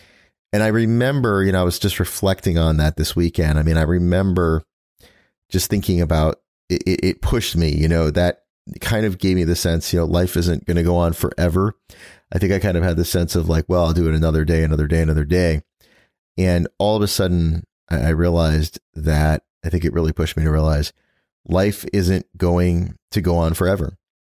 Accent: Brooklyn, New York, United States; born there; And I moved to New York. I was born in Brooklyn. I moved to New York, moved back to the city when I was in my early 20s, about 22 or so.

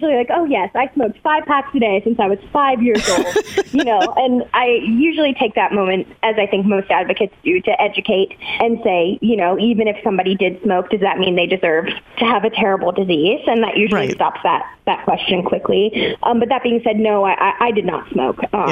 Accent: North Carolina, United States; now in New York City, United States; I grew up in North Carolina in a very rural place.

